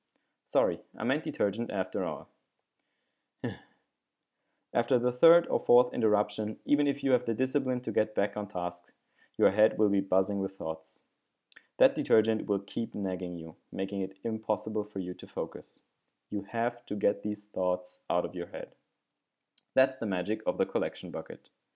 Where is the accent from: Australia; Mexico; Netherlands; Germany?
Germany; I'm from Germany.